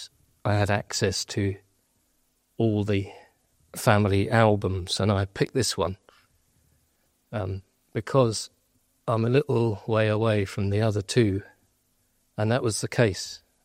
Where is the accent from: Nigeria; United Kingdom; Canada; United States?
United Kingdom; Sheerness, South East England; It was a delightful place called Sheerness.